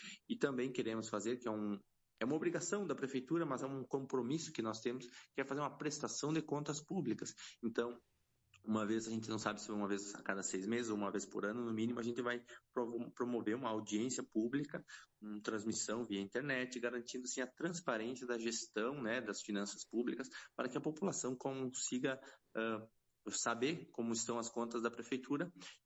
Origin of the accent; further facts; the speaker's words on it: André da Rocha, Rio Grande do Sul, Brazil; Eu sou natural aqui de André da Rocha, sou médico veterinário, sou servidor público do município.